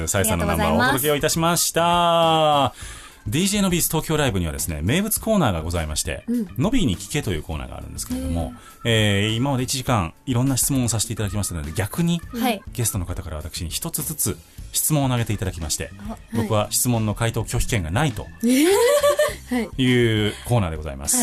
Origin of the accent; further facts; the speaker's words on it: Kobe, Hyogo, Japan; 中学の時に阪神大震災が僕あって、あの地元が神戸なんですけど、被災地だったので、